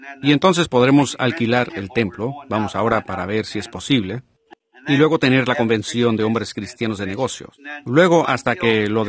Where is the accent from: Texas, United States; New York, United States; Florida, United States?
New York, United States; Del estado de Nueva York.